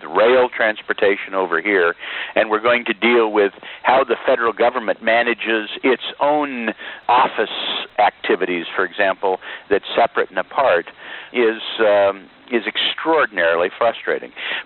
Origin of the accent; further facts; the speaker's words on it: Oregon, United States; The state of Washington, and to a lesser extent, my home state of Oregon, have put money in the Seattle to Portland train link.